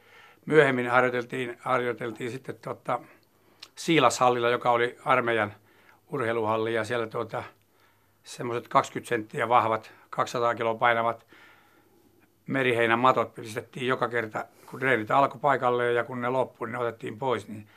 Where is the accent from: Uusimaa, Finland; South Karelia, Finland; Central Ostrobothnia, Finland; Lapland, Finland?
Lapland, Finland; also born or lived in Ostrobothnia; now in Tampere, Finland; mä oon asunut 40 vuotta Tampereella ja asuin 7 vuotta Pohjanmaalla, niin kyllä mä ensimmäisenä olen lappilainen ja sitten vasta pohjalainen ja hämäläinen. Että, sieltä suku kotoisin sekä äidin että isän puolelta